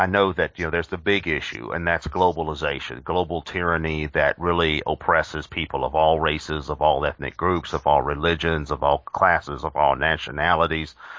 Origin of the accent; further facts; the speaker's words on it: United States; being an American by birth and having lived in the United States for most of my entire life